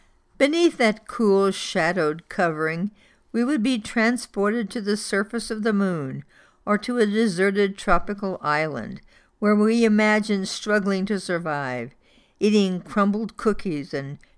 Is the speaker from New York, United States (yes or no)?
no; Madisonville, Kentucky, United States; I don't think the kids in my hometown of Madisonville, Kentucky, were any different from kids in any other part of our nation.